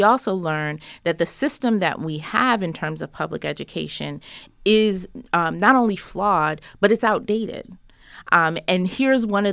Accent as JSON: {"language": "English", "town": "New York City", "region": "New York", "country": "United States", "tie": "born or raised there", "said": "I grew up in Rosedale, Queens, and taught that in school through after-school programs, but also in church."}